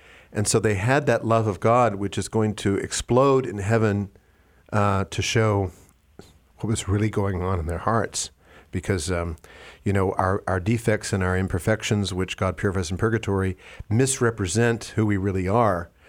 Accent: South Pasadena, California, United States; Yeah, well, I grew up in LA County. I grew up in South Pasadena, so I'm from up there.

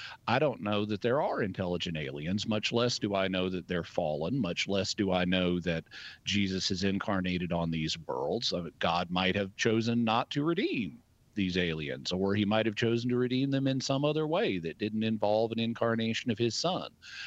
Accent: Arkansas, United States; also born or lived in California; I grew up here in Northwest Arkansas in the Ozarks. It's where I'm from. And so when I moved back to the Ozarks about a year and a half ago, coming up on 2 years at this point

